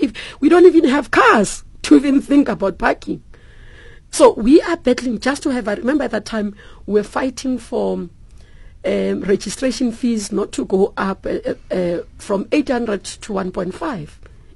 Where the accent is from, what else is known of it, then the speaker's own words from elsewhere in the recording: Soweto, Gauteng, South Africa; I don't speak Afrikaans. I grew up in Soweto. I was born after 1976. So Afrikaans was banned in my township.